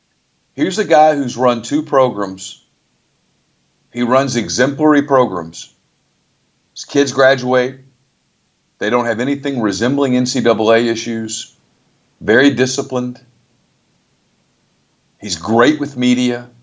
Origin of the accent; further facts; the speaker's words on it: Ruston, Louisiana, United States; Since I got 12 hours at Tech and I grew up in Ruston, I'm a Tech homer, right?